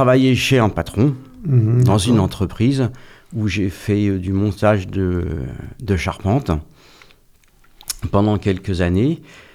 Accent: Île-de-France, France; born there; moi, je suis né en 1961 dans la région parisienne, donc c'était l'ex... le Seine-et-Marne.

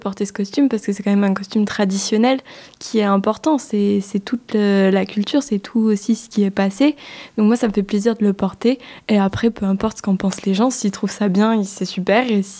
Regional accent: Tocane-Saint-Apre, Nouvelle-Aquitaine, France; puisque je suis de Tocane et Montagrier.

